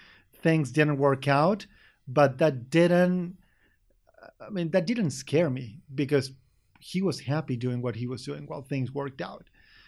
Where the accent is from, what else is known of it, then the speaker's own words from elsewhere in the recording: Argentina; Born and raised in Argentina, very strong family.